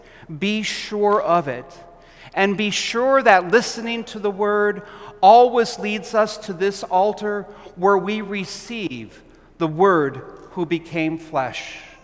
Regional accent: Williston, United States; this is the sign that greets you when you enter my hometown of Williston.

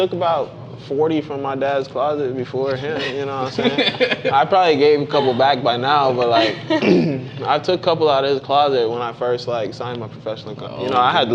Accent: Bahamas; So, I'm from the Bahamas. I grew up in the Bahamas, watching my grandma play softball.

